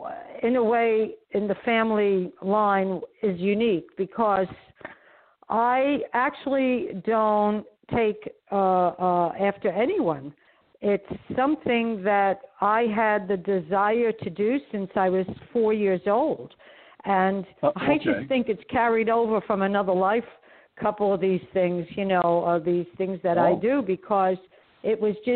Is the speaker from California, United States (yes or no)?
no; New York City, New York, United States; born there; Okay. I was born in Canarsie, Brooklyn.